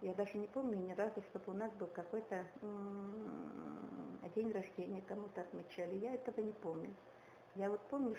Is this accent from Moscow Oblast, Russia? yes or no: no; Shilota, Altai Krai, Russia; born there; also born or lived in Kemerovo; Родилась в Алтайском крае, в Калмарском районе, в селе Шилота, в 1936 году.